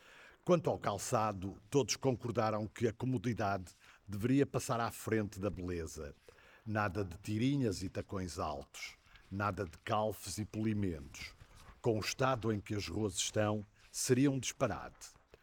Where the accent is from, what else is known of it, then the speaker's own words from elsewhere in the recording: Vila do Conde, Porto, Portugal; born there; now in Vila Nova de Gaia, Portugal; Tenho 62 anos de idade. Sou funcionário público. Nasci em Vila do Conde e vivo há cerca de 20 anos na Granja, em Vila Nova de Gaia.